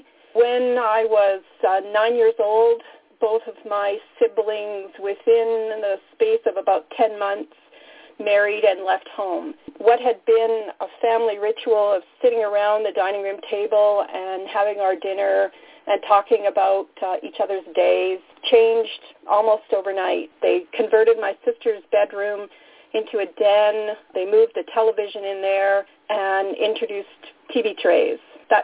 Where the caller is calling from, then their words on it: Calgary, Alberta, Canada; I'm a compulsive overeater. I'm region chair for Region 1, and I'm calling today from Calgary, Alberta, Canada.